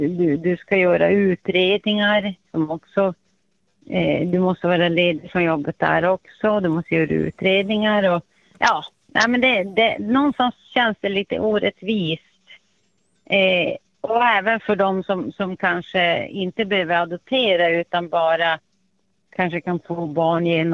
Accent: Piteå, Norrbotten County, Sweden; jag är från Piteå.

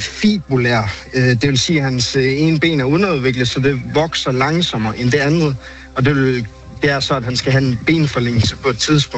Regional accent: North Denmark Region, Denmark; Vi er fra Nordjylland, så der er ikke rigtig så mange hold her

